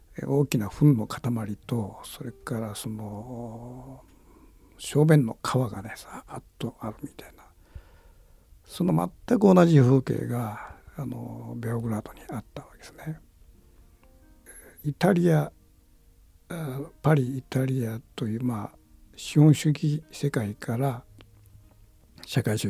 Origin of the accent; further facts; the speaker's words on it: Kitakyushu, Fukuoka, Japan; で僕は北九州の門司港の出身なんだけども子どものそうねあの幼稚園前くらいまでは木炭自動車走ってたかな。